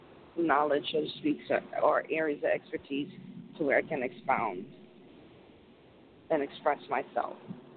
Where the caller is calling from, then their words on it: Connecticut, United States; I'm calling in from Connecticut.